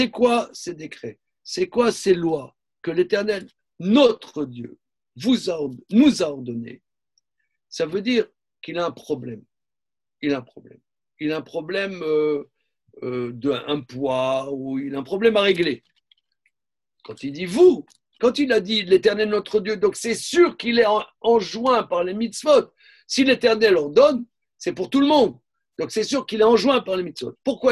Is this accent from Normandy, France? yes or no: no; Nancy, Grand Est, France; born there; Moi je suis né à Nancy, c'est intéressant, hyper intéressant.